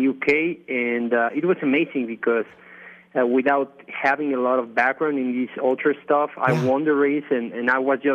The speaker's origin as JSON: {"language": "English", "region": "Mexico City", "country": "Mexico", "tie": "born or raised there", "said": "Yeah, I grew up in Mexico City. I'll be here all my life. Some altitude. 3,000 meter elevation, 2,500."}